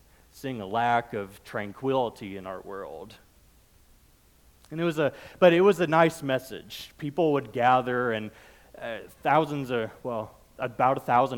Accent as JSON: {"language": "English", "region": "Nebraska", "country": "United States", "tie": "born or raised there", "said": "I grew up in South Central Nebraska, or at least was born there, and spent my early childhood there."}